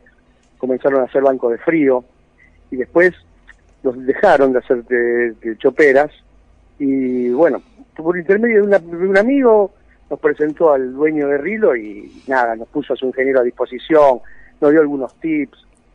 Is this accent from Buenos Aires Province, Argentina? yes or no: yes; Sarandí, Buenos Aires Province, Argentina; En realidad, todavía seguimos estando en Partido Avellaneda. Estamos en Sarandí, que es donde somos oriundos, nosotros somos de Sarandí.